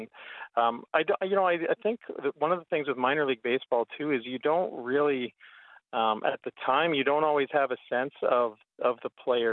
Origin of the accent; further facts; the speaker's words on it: Medicine Hat, Alberta, Canada; I grew up in Medicine Hat. So I grew up on a lot of Blue Jays rookie league affiliate baseball.